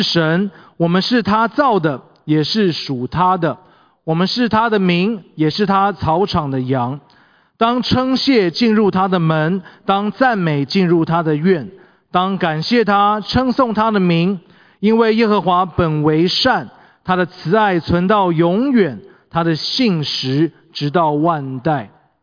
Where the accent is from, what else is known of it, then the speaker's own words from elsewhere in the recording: Taiwan; 这是我从小在台湾长大的教会每次聚会都会读的一篇宣召的诗篇